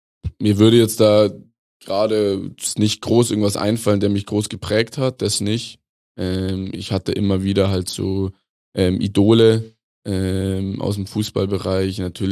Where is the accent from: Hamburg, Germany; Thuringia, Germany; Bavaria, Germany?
Bavaria, Germany; Rosenheim; Ich komme aus dem Großraum Rosenheim